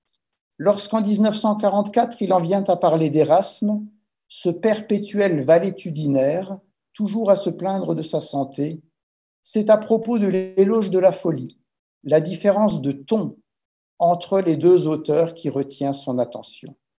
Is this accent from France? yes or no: yes; Strasbourg, Grand Est, France; Je prends la liberté de le rappeler en tant que Strasbourgeois